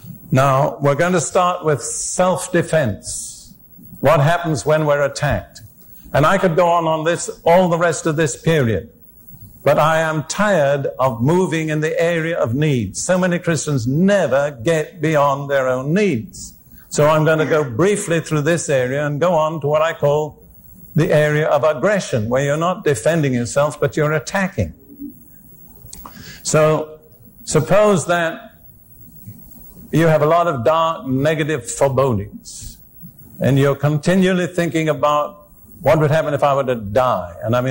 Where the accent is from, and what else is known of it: United Kingdom